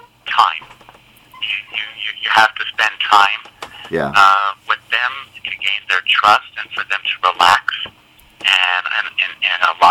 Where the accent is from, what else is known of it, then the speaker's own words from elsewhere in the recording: Canada; We have a thing like South by Southwest here in Montreal, because I'm from Canada.